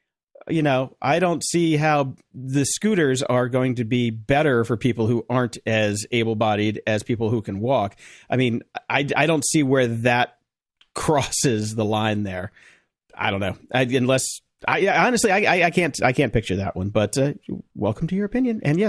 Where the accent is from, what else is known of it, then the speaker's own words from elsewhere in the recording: North Carolina, United States; I grew up in North Carolina, man. I went to, and this explains a lot. I went to school in North Carolina.